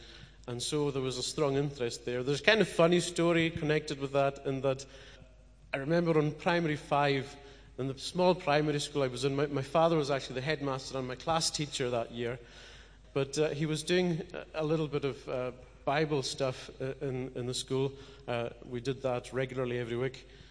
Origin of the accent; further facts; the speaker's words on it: Scotland, United Kingdom; I'm from the Isle of Lewis originally.